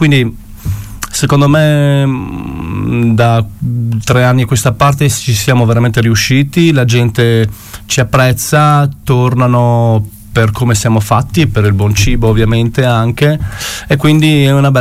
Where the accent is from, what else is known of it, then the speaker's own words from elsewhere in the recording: Kosovo; now in Italy; ci saranno alcune specialità delle mie parti, perché noi siamo originari del Kosovo, quindi qualcosa abbiamo portato qua